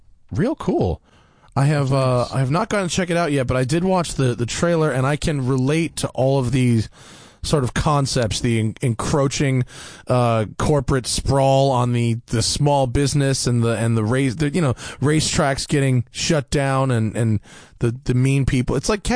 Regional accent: Rye, New York, United States; No, I'm a Westchester boy. Okay. I grew up in Rye.

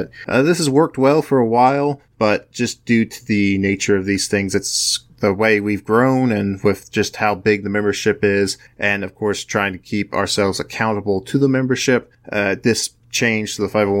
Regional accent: Kansas, United States; we have incorporated as a not-for-profit 501c4 in my home state of Kansas.

